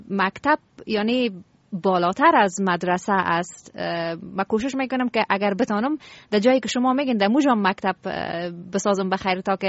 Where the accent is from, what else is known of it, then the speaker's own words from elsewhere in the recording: Afghanistan; من از افغانستان هستم، من افغانستانی هستم، مرا تنها تو افغانی صدا کن.